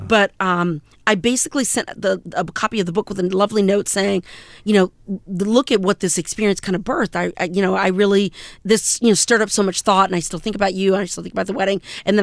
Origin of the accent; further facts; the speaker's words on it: the South, United States; I knew the invitation said plantation, but I'm from the South